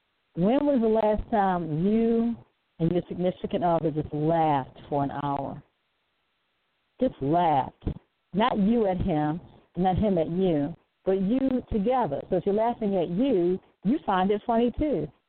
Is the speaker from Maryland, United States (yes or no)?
yes; Baltimore, Maryland, United States; even though I'm from Baltimore and I felt like there wasn't enough